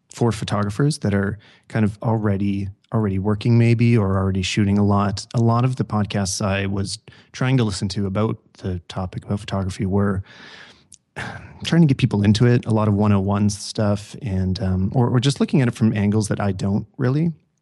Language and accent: English; Canada; I'm a guy, I'm from Canada.